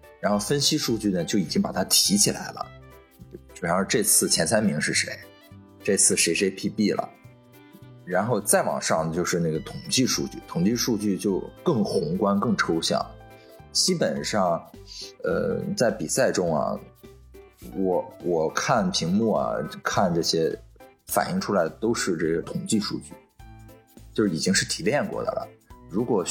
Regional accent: Jinan, Shandong, China; 因为我家是山东人，山东济南离泰山特别近，基本上每个暑假五一十一啊上学的时候每年都会去一次

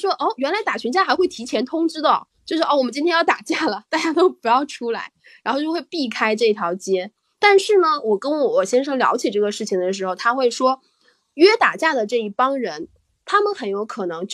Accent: Northeast China, China; 印度人就是跟吵架跟咱们东北人不一样

